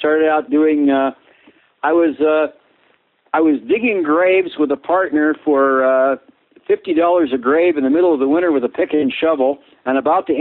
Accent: South Dakota, United States; I grew up in South Dakota. I grew up in the grocery business, and then in the movie theater business, then supermarkets, and then ranching.

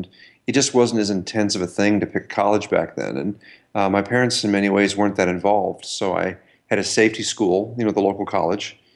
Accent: Milwaukee, Wisconsin, United States; now in Palo Alto, United States; No, just my sister and I just grew up in Milwaukee. But I went to undergraduate here at Stanford, and that's what brought me out to the West Coast.

